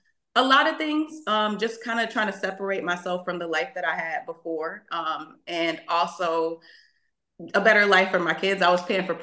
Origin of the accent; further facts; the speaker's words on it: Buffalo, New York, United States; And I'm like, well, I'm from Buffalo.